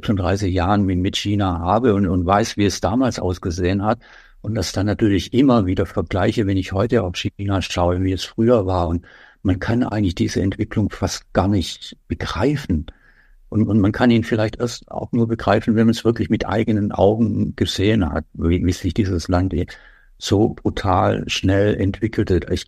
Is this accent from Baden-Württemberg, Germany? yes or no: yes; Baden-Württemberg, Germany; ich bin ja Schwabe